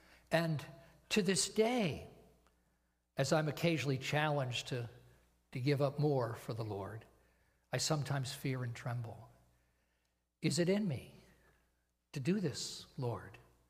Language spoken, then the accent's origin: English; Topton, Pennsylvania, United States; When I was growing up in Topton, out at the end of town near the bowling alley, there was a kind of a wood lot.